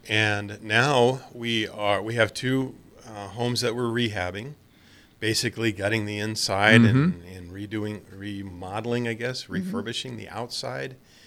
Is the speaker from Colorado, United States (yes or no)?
yes; Denver, Colorado, United States; now in Fremont, United States; Well, I am from Denver.